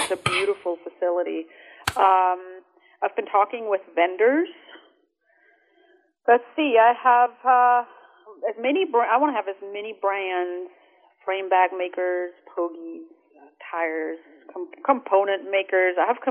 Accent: Bavaria, Germany; moved away; I was raised in Bavaria in the foothills of the Alps on a dairy farm.

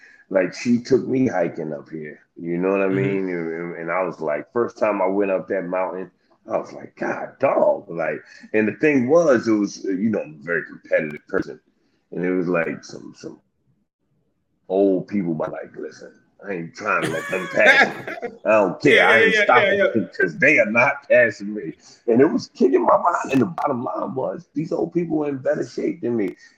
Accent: New York City, New York, United States; And it was like, growing up in the South Bronx, you become prey if you too nice, right?

